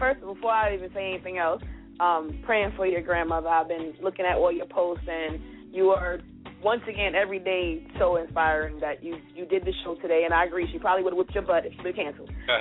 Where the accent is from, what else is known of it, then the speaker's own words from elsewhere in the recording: Brooklyn, New York, United States; Well, I'm from Brooklyn, New York. I always got to throw that out there, shout it out. Brooklyn, of course, all day. So basically, I grew up in Brooklyn, always wanted to dance.